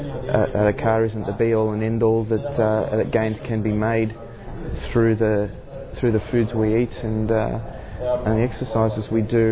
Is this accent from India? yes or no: no; Victoria, Australia; And I'm from Victoria